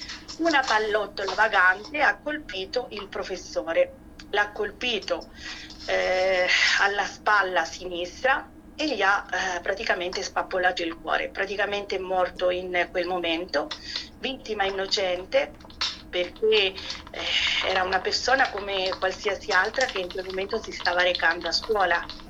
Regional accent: Taurianova, Calabria, Italy; io sono nata a Taurianova, che è un paese a metà strada tra Palmi e Polistena. Io da Taurianova andavo tutti i giorni a Polistena

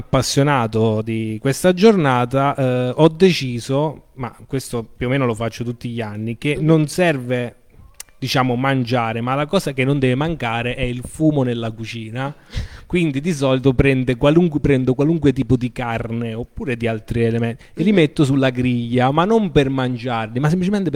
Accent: Umbria, Italy; accent: Umbrian; Perdono per il mio accento umbro

